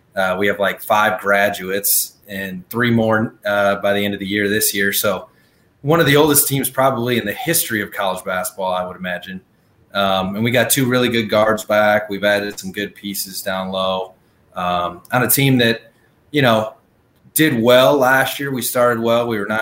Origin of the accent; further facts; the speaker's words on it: Wisconsin, United States; growing up in Wisconsin, wanting to be a part of Wisconsin.